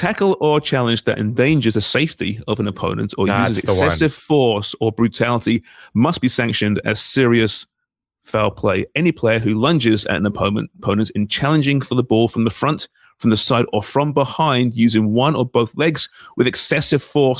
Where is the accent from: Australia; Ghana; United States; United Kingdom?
United Kingdom; England; I'm English, therefore, what right do I have to criticize them?